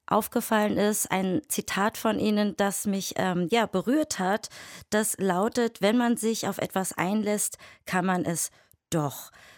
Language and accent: German; Berlin, Germany; ich bin ja auch Berlinerin